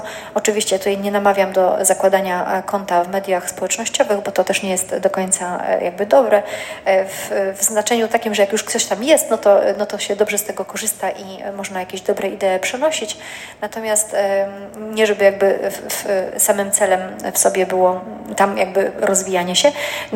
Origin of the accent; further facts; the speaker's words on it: Poznań, Greater Poland Voivodeship, Poland; bo ja jestem z Poznania